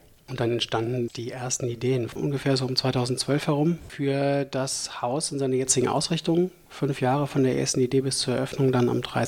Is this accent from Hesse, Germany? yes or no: yes; Darmstadt, Hesse, Germany; also born or lived in Frankfurt; Ich bin Südhesse, aufgewachsen in Darmstadt, lange in Frankfurt gewesen